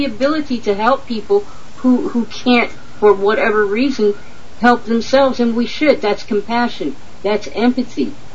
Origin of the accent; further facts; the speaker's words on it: Louisiana, United States; Okay, in the U.S., I grew up in Louisiana.